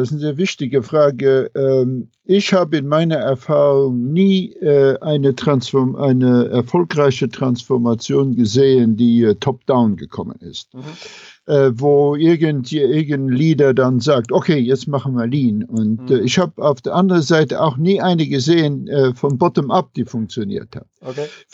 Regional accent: Luxembourg; moved away as an adult; also born or lived in Saarbrücken; now in United States; Ja, ich bin in Luxemburg aufgewachsen. Ich bin in Deutschland. Ich habe meine Universität in Deutschland gemacht, in Saarbrücken

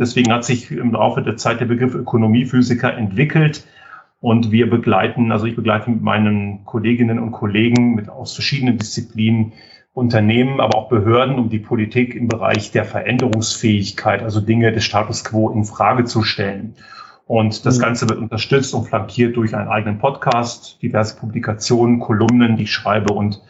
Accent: Göttingen, Lower Saxony, Germany; now in Tyrol, Austria; Also ich sitze hier zwar physisch in Tirol, aber man hört an meinem Dialekt, dass es kein österreichischer Dialekt ist. Ich bin in Göttingen aufgewachsen. Bin dort mal zur Welt gekommen von Eltern, die aus dem damaligen Jugoslawien nach Deutschland gekommen sind.

